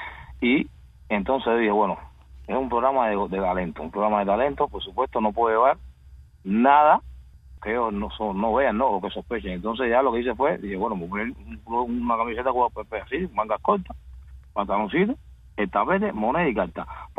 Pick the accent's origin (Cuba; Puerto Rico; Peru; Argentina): Cuba; yo soy un mago, soy de Cuba. Nunca, del tiempo que estuve en Cuba, nunca tuve ni un traje